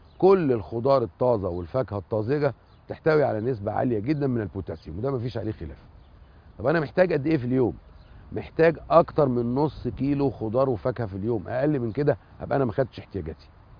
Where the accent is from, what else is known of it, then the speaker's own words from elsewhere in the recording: Egypt; وإحنا عندنا في مصر ملح صخري بيجي من سيوة وبيجي من جبال سيناء.